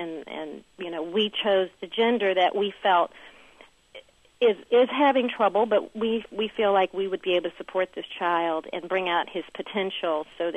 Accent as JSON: {"language": "English", "region": "the South", "country": "United States", "said": "I'm from the American South, and I have always incorporated my experiences there with my children"}